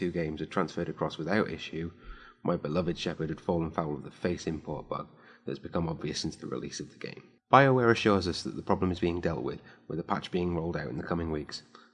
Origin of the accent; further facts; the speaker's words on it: Wales, United Kingdom; that area that I'm from, Newport, which is the closest city to my hometown